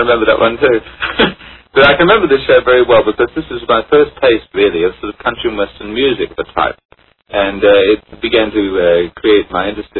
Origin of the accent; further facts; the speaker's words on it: Coventry, West Midlands, United Kingdom; born there; also born or lived in Moseley; I was born in Coventry, in a place called Evenlode Crescent, but I was born by Australian parents. They came out here quite some time ago, and I was born out here, but that lends me to being Australian or English, whatever I like to take.